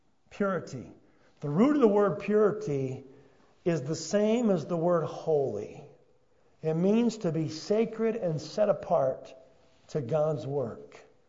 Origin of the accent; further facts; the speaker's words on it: United States; I do belong. I am an American.